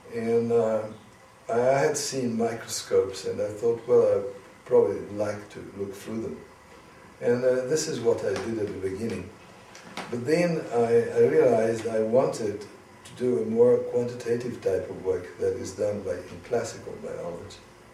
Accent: Turin, Piedmont, Italy; also born or lived in Genoa; I was born in Italy, in Genova, in 1922, which is a long time ago. And I didn't stay long in Genova because my father then moved, my family moved to Torino, and I did all my schools in Torino

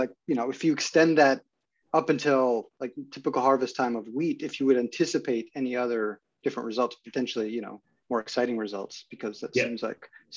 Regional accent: Brazil; again, I'm coming from Brazil, where no-till agriculture relies heavily on herbicides.

